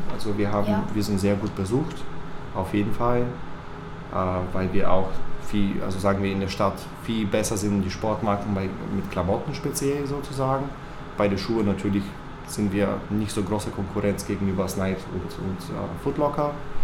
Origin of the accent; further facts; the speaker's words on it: Bulgaria; German is a second language; now in Germany; Also ich komme selber aus Bulgarien.